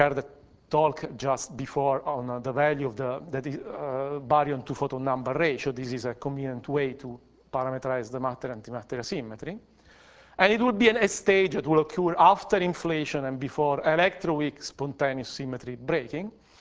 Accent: Pescara, Abruzzo, Italy; English is a second language; I'm advertising here a nice bridge in my hometown, in Pescara

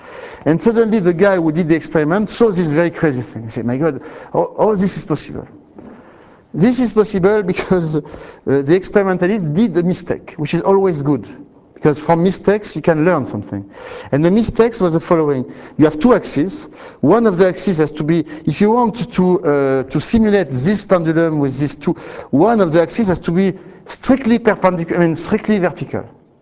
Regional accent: Nice, Provence-Alpes-Côte d'Azur, France; English is a second language; Okay, yeah, but I am from Nice, so.

